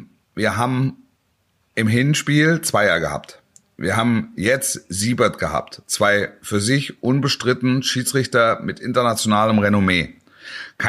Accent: Dortmund, North Rhine-Westphalia, Germany; aber ich als Dortmunder würde auch die Pusteln kriegen

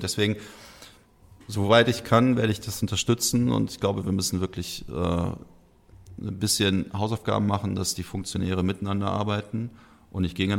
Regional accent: Rhineland, Germany; und als Rheinländer kann ich sagen, Olympische Spiele von A bis Z zu erleben

